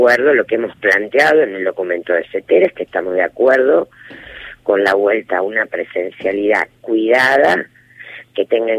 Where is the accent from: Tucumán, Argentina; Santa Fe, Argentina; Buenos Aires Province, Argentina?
Santa Fe, Argentina; Yo soy santafesina y sí. Lo viví porque en mi provincia volvieron escuelas de chicos que no tenían conectividad